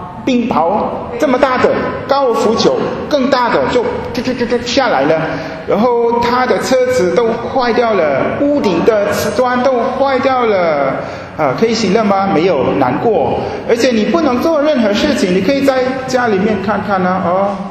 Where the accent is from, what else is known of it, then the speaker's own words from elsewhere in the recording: Papua New Guinea; also born or lived in Australia; 因为我在新几内亚出生长大，在澳洲。新几内亚，所以我是外国人